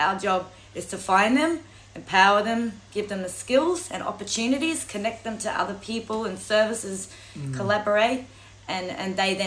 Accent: Cairns, Queensland, Australia; So, Cairns local, born and bred. I come from Spanish, English, Irish background.

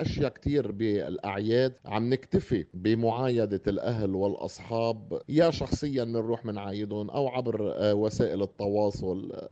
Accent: Beirut, Beirut Governorate, Lebanon; كلبنانيين بشكل عام وأهل بيروت بشكل خاص يلي عم نعاني الأمرين من الضائقة المالية والاقتصادية اللي عم يعيشها لبنان

